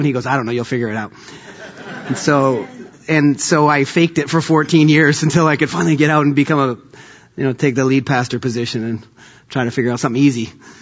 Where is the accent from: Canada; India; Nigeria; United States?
Canada; Vancouver, British Columbia; I'm from Vancouver, Canada, so you can't take the hockey out of the boy.